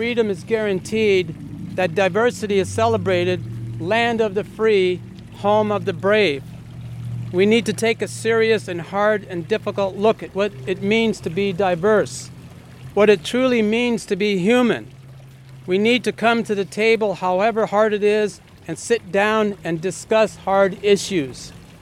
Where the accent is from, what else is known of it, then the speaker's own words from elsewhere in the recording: United States; I am an American veteran. I am disabled. I'm Hispanic, and I'm also Latino. I am brown, and I'm also Caucasian, and I'm also transgender. But again, most importantly, I'm an American human being.